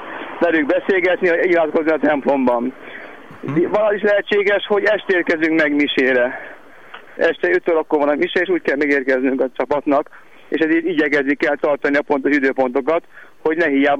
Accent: Pécsudvard, Baranya, Hungary; Jó magam Pécsről jöttem, Pécs mellől, Pécs udvarról

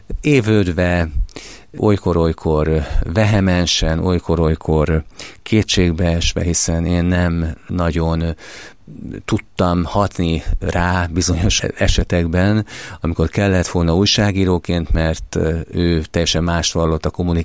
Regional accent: Kaposvár, Somogy, Hungary; amikor gyerekként Kaposváron voltunk

